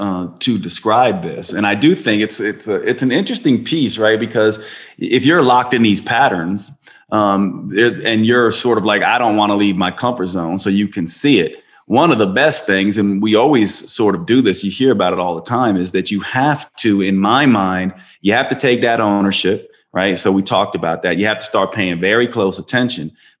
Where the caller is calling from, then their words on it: Asheville, North Carolina, United States; I'm in Asheville, North Carolina right now.